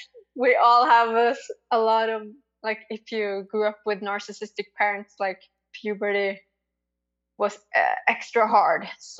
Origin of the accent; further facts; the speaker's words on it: Trondheim, Trøndelag, Norway; English is a second language; Yeah, I'm from Trondheim in Norway. That's the middle of the country. And it's by the ocean. There's a fjord here.